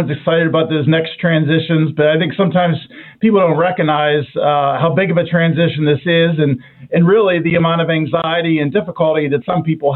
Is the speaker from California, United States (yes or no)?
no; Plum, Pennsylvania, United States; I actually grew up in Plum Borough, so Pittsburgh guy.